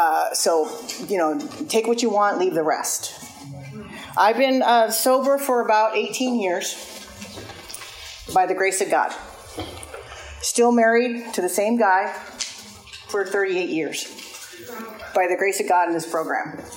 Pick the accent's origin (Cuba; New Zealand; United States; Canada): United States; Santa Ana, California; I am from Orchid Santa Maria.